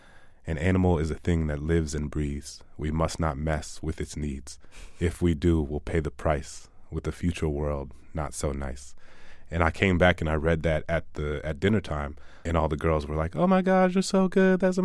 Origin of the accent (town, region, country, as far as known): New Orleans, Louisiana, United States; born or raised there